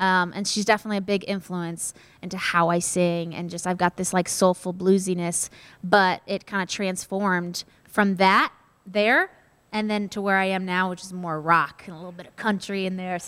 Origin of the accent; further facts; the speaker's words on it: St. Louis, Missouri, United States; But I'm originally from St. Louis, Missouri.